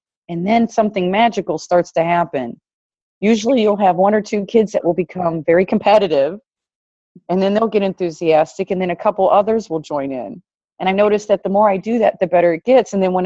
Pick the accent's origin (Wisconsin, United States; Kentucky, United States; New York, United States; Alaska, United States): Kentucky, United States; Somerset; also born or lived in Dearborn / Miami; So I was born in Dearborn, Michigan, but I lived in Miami, Florida for a while. And then I moved to Somerset, Kentucky, which was a totally different lifestyle and mindset.